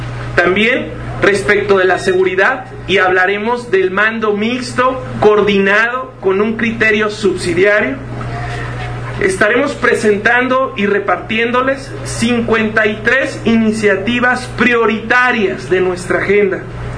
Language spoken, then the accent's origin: Spanish; Mexico; cuál es la línea a qué nos vamos a tener como mexicanos